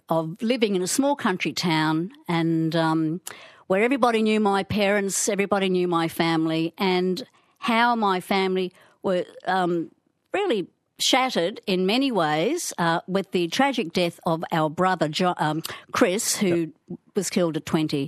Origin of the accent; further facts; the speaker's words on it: Rockhampton, Queensland, Australia; Well, I'm from Rocky, right? … in Rockhampton.